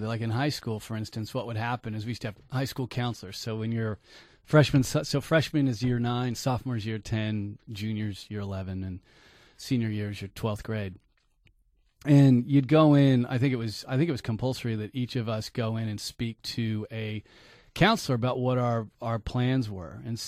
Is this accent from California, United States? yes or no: yes; Sacramento, California, United States; I grew up in Sacramento, and I lived there my entire life, with the exception of about 2 years when I was a baby.